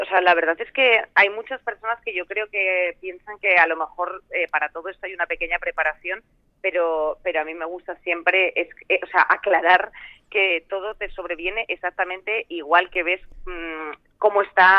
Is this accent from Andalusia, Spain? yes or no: no; Madrid, Community of Madrid, Spain; yo soy de Madrid, pero tengo mi medio corazoncito allí en Barcelona